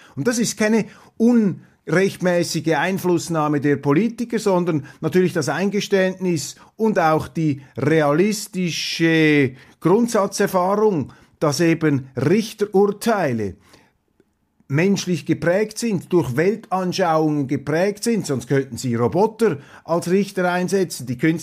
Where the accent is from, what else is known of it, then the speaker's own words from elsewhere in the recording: Switzerland; wieso soll ich mich als Schweizer ans Gesetz gebunden fühlen